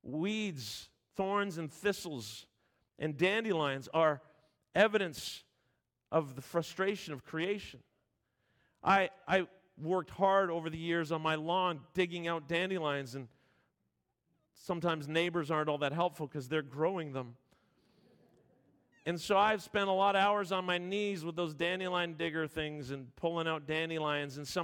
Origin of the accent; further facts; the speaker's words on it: Ontario, Canada; I grew up in Southern Ontario as one of four boys. We had family in BC, and numerous times over the years, we made trips from Southern Ontario to BC.